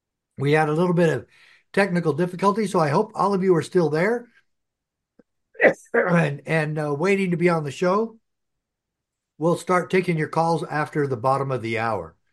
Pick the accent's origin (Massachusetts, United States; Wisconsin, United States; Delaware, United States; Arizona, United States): Arizona, United States; I love Arizona. I grew up in Arizona. My dad worked as an FBI agent here for almost 30 years in my hometown where I was sheriff.